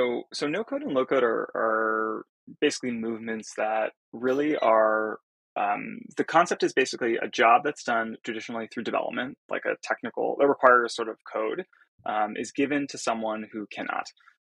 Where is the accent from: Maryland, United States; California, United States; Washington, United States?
California, United States; I grew up in Silicon Valley and kind of marinated in that, the ethos of that for too long.